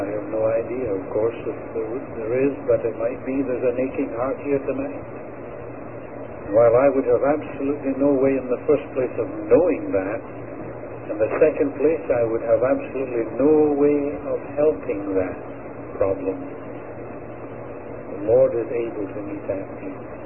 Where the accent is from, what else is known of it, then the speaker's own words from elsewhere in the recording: Scotland, United Kingdom; I guess because I'm a Scot, I don't look at the windows.